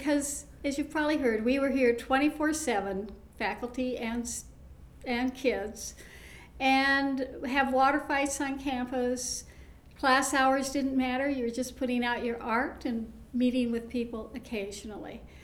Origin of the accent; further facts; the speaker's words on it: Colorado, United States; because I came from Colorado, the Midwest, and I went to the library